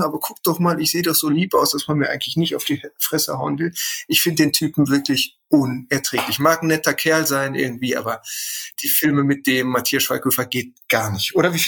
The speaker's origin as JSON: {"language": "German", "town": "Bochum", "region": "North Rhine-Westphalia", "country": "Germany", "said": "in Bochum bei uns, ich komme aus dem Ruhrpott"}